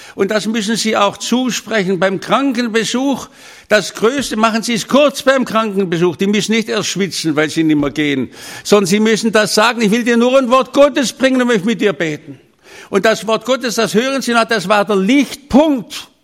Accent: Stuttgart, Baden-Württemberg, Germany; Ich muss ja immer lachen als Stuttgarter

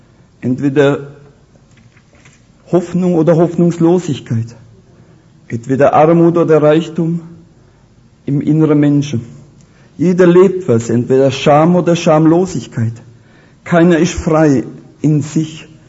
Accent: Rhineland-Palatinate, Germany

